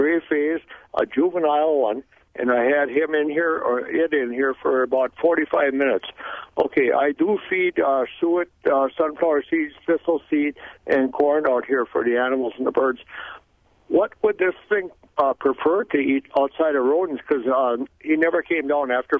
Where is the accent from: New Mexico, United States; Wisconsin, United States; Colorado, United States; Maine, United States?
Wisconsin, United States; Sheboygan; I'm really 20 miles west of Crivets on Calder and Falls. Okay, and I've got a cabin over here, and then I'm from Sheboygan.